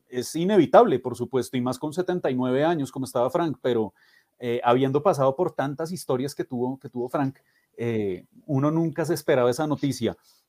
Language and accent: Spanish; Colombia; Yo creo que a nosotros como colombianos lo que nos deja es un enorme sentimiento de gratitud.